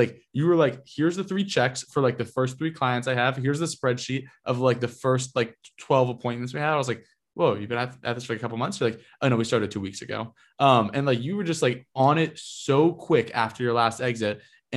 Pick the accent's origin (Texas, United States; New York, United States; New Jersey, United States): New Jersey, United States; I mean, I grew up in South Jersey, so like if you go down there, there's like some green stuff.